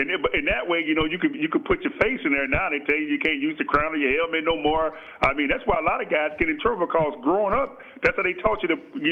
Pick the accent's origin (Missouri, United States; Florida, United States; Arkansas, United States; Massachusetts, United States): Florida, United States; Phoenix Springs; Galen Hall was the one who recruited me out of my hometown, the Phoenix Springs, Florida, Walton High School.